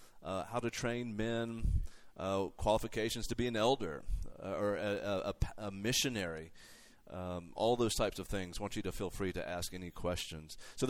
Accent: Alabama, United States; I'm from Alabama, but I don't spit that much when I speak, hopefully.

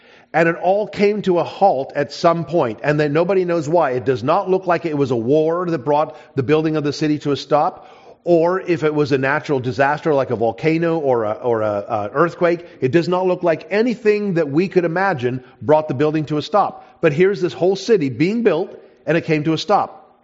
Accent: South Africa; now in United States; Now, I didn't grow up here. All the history I had growing up in South Africa was British-oriented, so I learned more of the British history.

